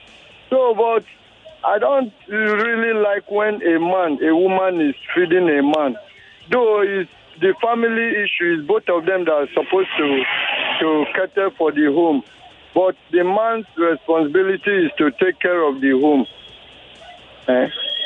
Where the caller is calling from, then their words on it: Alagbado, Lagos, Nigeria; I'm calling you from Alagbado.